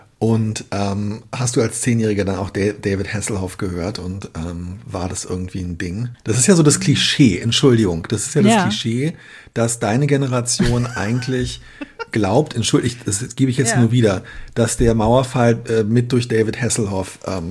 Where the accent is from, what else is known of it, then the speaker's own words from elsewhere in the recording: West Germany, Germany; Das ist für mich irgendwie als Westdeutscher natürlich eins.